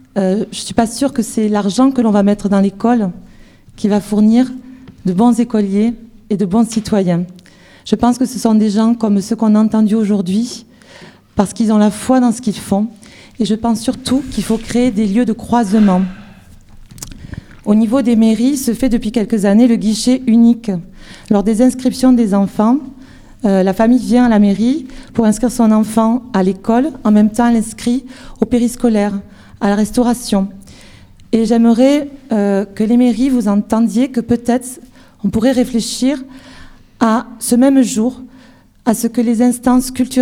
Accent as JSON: {"language": "French", "town": "Villeneuve-sur-Lot", "region": "Nouvelle-Aquitaine", "country": "France", "said": "Donc moi, je viens de Villeneuve-sur-Lot."}